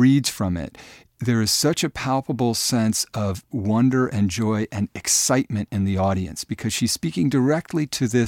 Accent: Portland, Oregon, United States; Right. I grew up here. We love Portland.

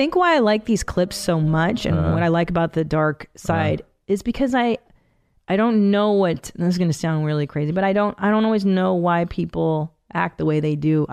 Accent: Canada; born there; I was born in Canada, but they escaped from Hungary in 69.

